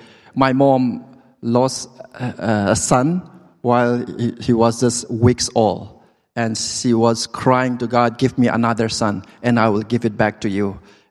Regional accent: Mongolia; now in New Delhi, India; I called my wife to send a picture of my baby's bum to prove that we are from Mongolia, and it did. But right now I live in New Delhi with my wife and a daughter who is 2 years old.

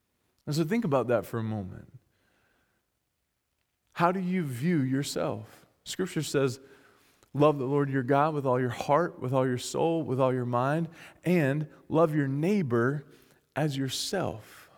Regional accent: the South, United States; accent: southern; I like my southern accent.

